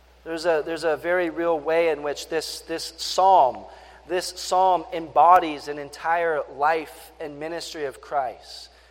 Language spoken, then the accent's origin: English; San Diego, California, United States; I was on the West Coast. I grew up in San Diego, so we had all the awesome surfing